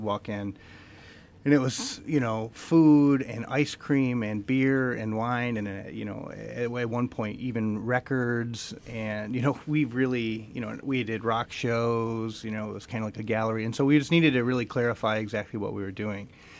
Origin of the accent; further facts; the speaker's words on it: Flint, Michigan, United States; now in Ypsilanti, United States; Yeah, I'm not from Ypsilanti, but I lived here in the 90s. I'm from Flint. I moved here in the 90s, and X was going to school at U of M, and then I ended up moving out to Ipsy and loved it.